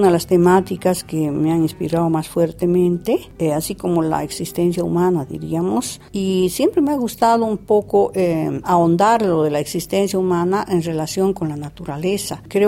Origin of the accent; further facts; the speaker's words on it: Bolivia; Entonces, es una experiencia de un retorno a Bolivia, a mi tierra, después de mucho tiempo que estuve haciendo un viaje por Europa